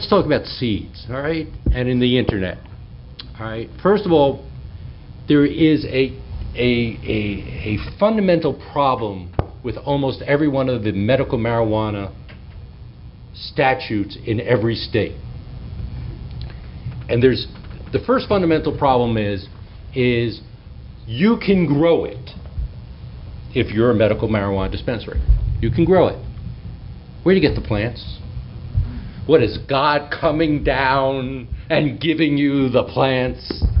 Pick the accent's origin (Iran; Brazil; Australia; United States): United States; New Hampshire; I'm from New Hampshire. Yeah. You have a much nicer state, trust me.